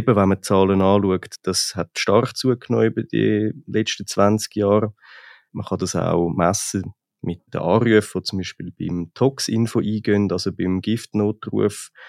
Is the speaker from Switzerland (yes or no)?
yes; Switzerland; Und es gibt einfach bei uns in der Schweiz zum Glück Beratungsstellen.